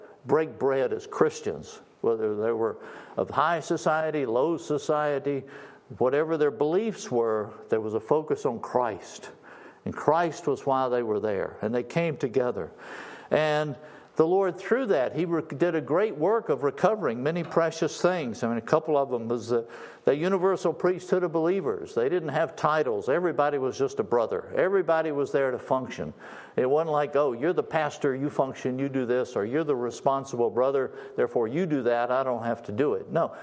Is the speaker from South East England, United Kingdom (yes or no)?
no; Scotland, United Kingdom; I'm from Scotland. Scotlands are very proud.